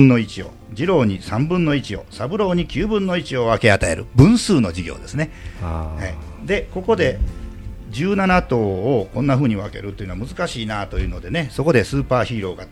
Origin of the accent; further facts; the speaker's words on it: Sakurai, Nara, Japan; これは、私の地元である桜井市にあります